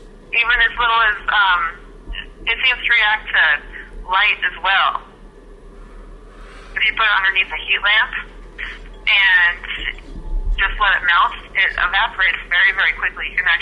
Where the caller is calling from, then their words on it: Mountain West, United States; I'm from FEMA Region 8.